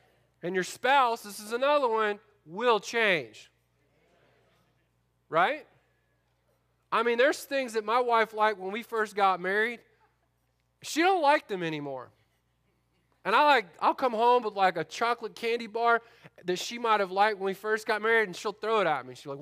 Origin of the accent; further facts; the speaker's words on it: Florida, United States; I grew up in Florida.